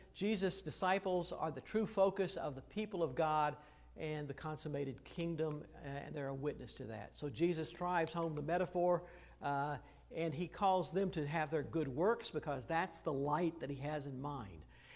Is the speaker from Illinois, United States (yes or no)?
yes; Illinois, United States; Unfortunately, growing up in Illinois, we sing our songs differently than you folks down here sometimes sing them.